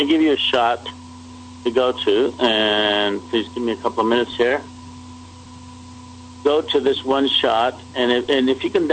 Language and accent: English; Roswell, New Mexico, United States; I went home, my hometown, which is Roswell, New Mexico